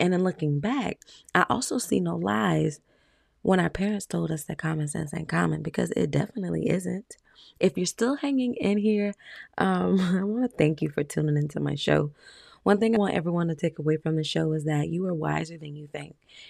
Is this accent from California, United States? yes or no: no; Florida, United States; also born or lived in Georgia; I can speak for myself and in the community that I was in, or that I grew up in. I grew up in Florida and Georgia.